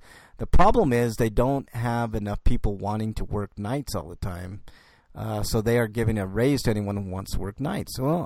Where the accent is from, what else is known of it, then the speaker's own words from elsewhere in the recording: United States; born there; I was born in the United States, so hopefully everybody doesn't think I'm illegal.